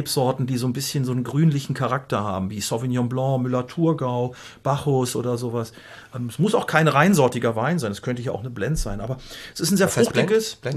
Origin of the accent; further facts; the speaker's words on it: Gütersloh, North Rhine-Westphalia, Germany; Gibt auch welche, die sagen so aus Gütersloh, sag ich mal, aus meiner Heimat, die würden sagen, oh, der ölt aber gut. Ja, das ist halt keine Weinregion.